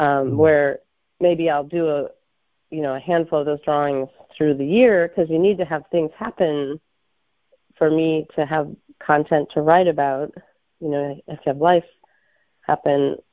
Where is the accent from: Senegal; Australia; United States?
United States; Midwest; I'm from the Midwest.